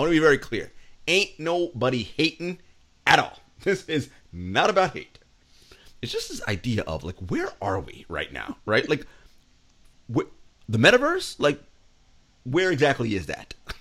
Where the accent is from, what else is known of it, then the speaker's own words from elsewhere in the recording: New York City, New York, United States; Like, I'm a New Yorker, born and raised, whatever. Lived in other parts. But, like, you know, this is home.